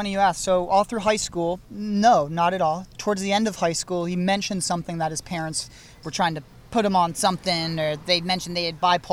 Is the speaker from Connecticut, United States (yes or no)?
yes; Darien, Connecticut, United States; I'm at my hometown in Connecticut, small little Darien, Connecticut.